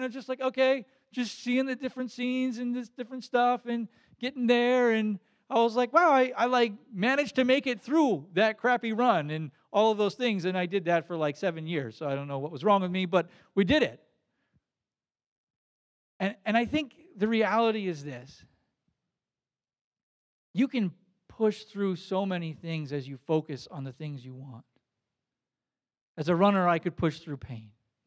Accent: Baden-Württemberg, Germany; I grew up in Black Forest, Germany, if that doesn't make sense.

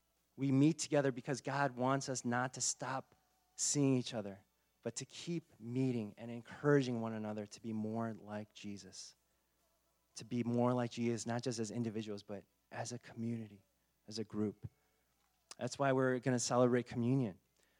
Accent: United States; I know, because we're American, we like, oh, it's like, it's about me.

